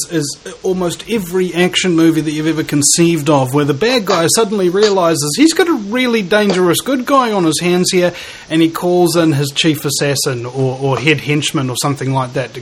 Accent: New Zealand; I'm from New Zealand. I've got New Zealand problems.

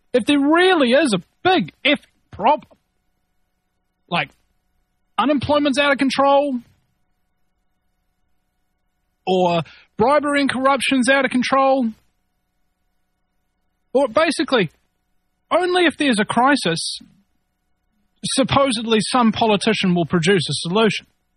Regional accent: New Zealand; unlike many hosts on this network, I'm from New Zealand.

